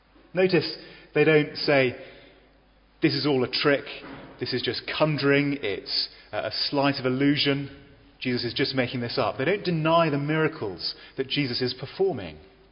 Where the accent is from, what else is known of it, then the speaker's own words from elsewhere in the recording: South West England, United Kingdom; I'm from Dorset, and this is Corfe Castle, and we enjoy going to visit there when we go back down to Dorset.